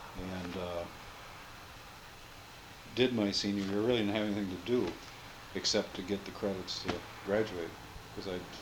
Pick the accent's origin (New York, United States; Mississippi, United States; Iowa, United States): Iowa, United States; Sioux Rapids; Okay, I was born in Iowa, in Northwest Iowa. In a town called Sioux Rapids, 1942. Both my parents were farm people, and I was the fourth child in a family that was already on the farm and so on.